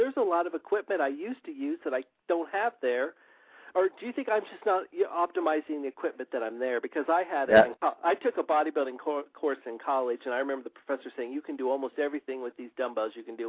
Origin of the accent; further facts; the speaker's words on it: Indianapolis, Indiana, United States; I'm from the United States. I don't know why I came up international. I'm from Indiana.